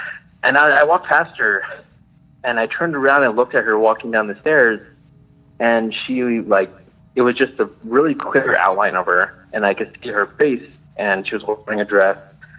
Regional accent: New Mexico, United States; I'm from New Mexico.

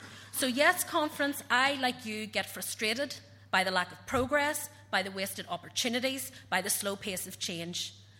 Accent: Belfast, Northern Ireland, United Kingdom; the community I grew up in East Belfast

